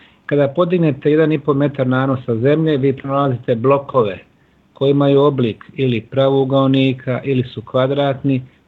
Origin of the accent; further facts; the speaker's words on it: Bosnia & Herzegovina; Ali kod nas u Bosni je najveća mreža podzemnih tunela